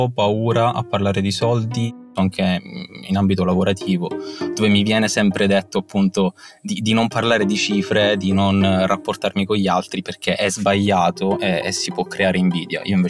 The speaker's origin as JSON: {"language": "Italian", "town": "Palermo", "region": "Sicily", "country": "Italy", "said": "ho 26 anni, vengo dalla Sicilia, da Palermo"}